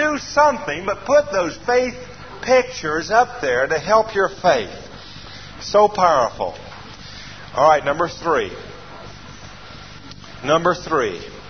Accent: Atlanta, Georgia, United States; You know, I said I didn't grow up on the farm. I grew up in Atlanta, Georgia.

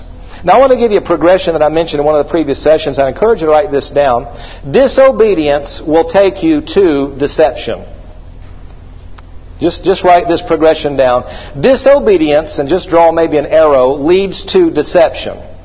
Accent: Atlanta, Georgia, United States; I grew up in the Atlanta area.

